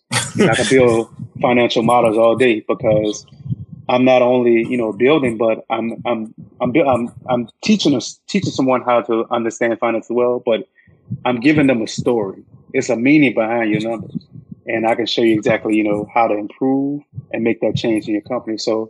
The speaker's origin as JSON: {"language": "English", "region": "Louisiana", "country": "United States", "tie": "born or raised there", "said": "Like, growing up in Louisiana, man, my grandfather taught us everything."}